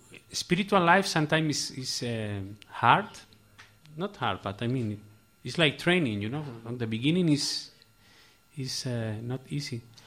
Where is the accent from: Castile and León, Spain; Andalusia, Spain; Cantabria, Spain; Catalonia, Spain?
Cantabria, Spain; Santander; So next project will be in my hometown in Santander next June.